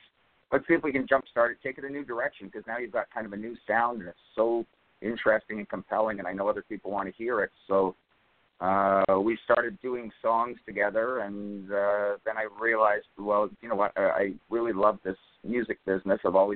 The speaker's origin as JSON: {"language": "English", "country": "Canada", "moved": "as an adult", "lives_now": "Los Angeles, United States", "said": "I came from Canada. I came here for the circus. I didn't know anybody."}